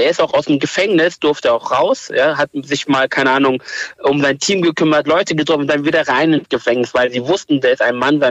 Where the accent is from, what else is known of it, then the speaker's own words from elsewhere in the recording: Turkey; weil ich bin selber Kurde aus der Türkei